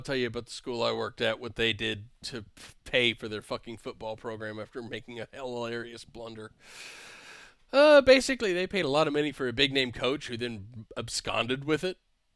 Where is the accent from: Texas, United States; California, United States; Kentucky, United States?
Kentucky, United States; I'm from Kentucky, so when I see UK, the first thing I think is not United Kingdom.